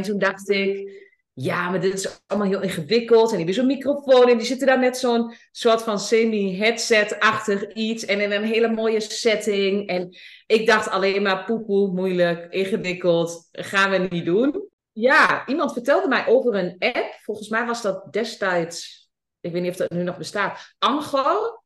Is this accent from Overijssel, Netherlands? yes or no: yes; Overijssel, Netherlands; accent: Twente; oh god, mijn accent, mijn Twentse accent